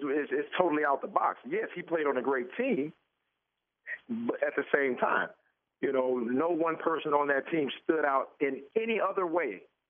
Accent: the South, United States; we always kid each other because we're from the South

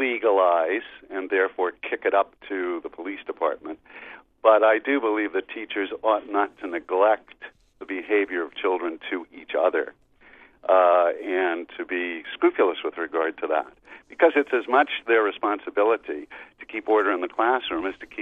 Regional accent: Boston, Massachusetts, United States; And I was raised in the Boston area.

